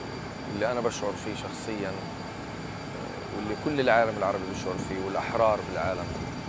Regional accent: Gaza, Gaza Strip, Palestine; قلبي بيعتصر ألم من العدوان الواقع على أهلي وأحبتي وأهل مدينتي وبيئتي في غزة الحبيبة، غزة الجريحة

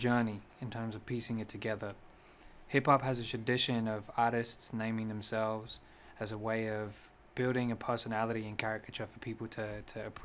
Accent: Sydney, New South Wales, Australia; being born and raised in Sydney, Australia, two migrant parents in a country that has a history of, you know, a harsh brand of assimilation to the mainstream.

